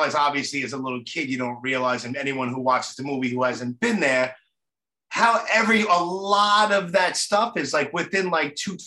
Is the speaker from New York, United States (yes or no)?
yes; Brooklyn, New York, United States; I'm born and raised in Brooklyn knucklehead over here.